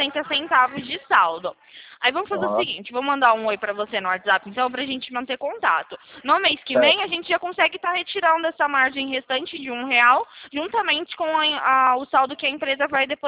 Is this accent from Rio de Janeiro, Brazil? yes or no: no; Florianópolis, Santa Catarina, Brazil; Ah, que legal, eu também era daí, eu era de Florianópolis.